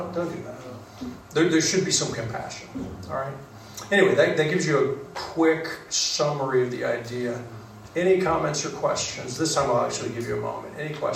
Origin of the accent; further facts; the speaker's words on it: United States; People are always wondering what I think about the election because I'm an American.